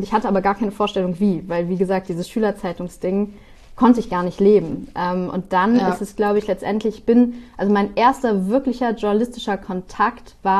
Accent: Bremen, Germany; ich komme aus Bremen, das heißt, wir haben immer NDR und Radio Bremen geschaut.

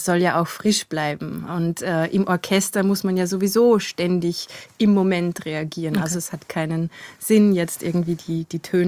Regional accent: Upper Austria, Austria; Ich bin Oberösterreicher.

